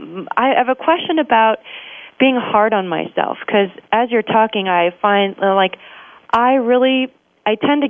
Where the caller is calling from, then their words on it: Clifton, New Jersey, United States; I'm calling from Clifton, New Jersey.